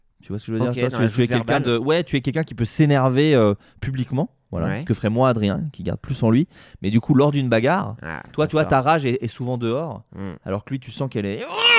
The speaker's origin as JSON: {"language": "French", "region": "Bourgogne-Franche-Comté", "country": "France", "tie": "born or raised there", "said": "j'ai une maison à la campagne en Bourgogne, une petite bicoque que je tenais à avoir là où j'ai grandi. Et dès que je retourne en Bourgogne, c'est très marrant parce que je rechoppe l'accent."}